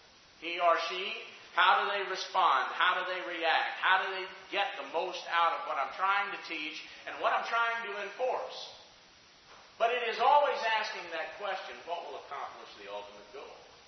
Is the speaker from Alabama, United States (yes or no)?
yes; Alabama, United States; written by a lady from my home state of Alabama, Wes's home state, Harper Lee.